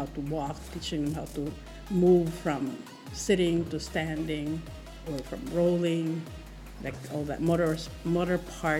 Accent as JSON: {"language": "English", "town": "Lianga", "region": "Caraga", "country": "Philippines", "tie": "born or raised there", "said": "Like I know where I grew up in Lianga, there are certain area that they're mountainous, right?"}